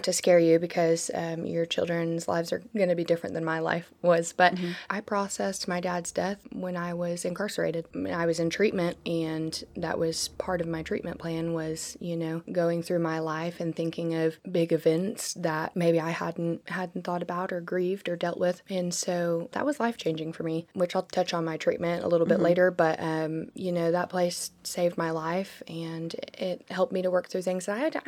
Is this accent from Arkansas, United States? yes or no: yes; Arkansas, United States; also born or lived in Colorado Springs; I was born in Colorado Springs, and we lived there until I was six. My parents divorced, and we moved to Arkansas because my grandparents lived here.